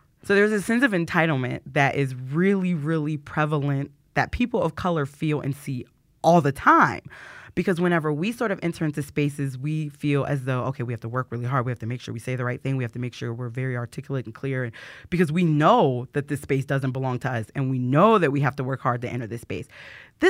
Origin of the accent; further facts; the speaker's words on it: Ohio, United States; I grew up in Northeast Ohio, a town that was primarily white and black. We didn't really have a lot of other ethnicities represented in my hometown.